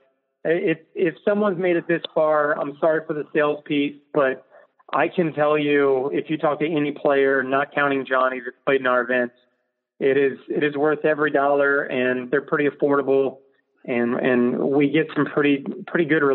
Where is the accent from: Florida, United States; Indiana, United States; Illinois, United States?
Indiana, United States; Dude, so I'm from Indiana. I'm a proud Hoosier.